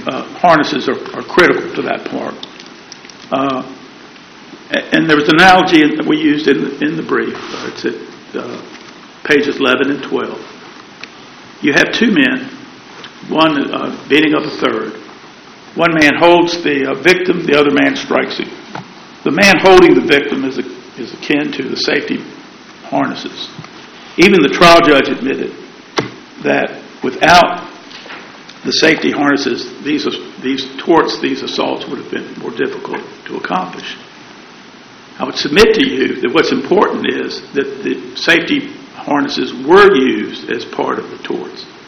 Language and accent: English; Roanoke, Virginia, United States; May it please the court … I'm from Roanoke, Virginia.